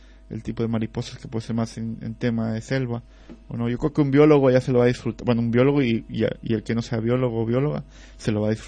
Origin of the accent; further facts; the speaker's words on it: Ecuador; also born or lived in Spain; now in Mexico; yo soy originario de Ecuador, pero ventillero de corazón, y entonces pues mi cambio desde Ecuador a México no es tan fuerte, ¿no?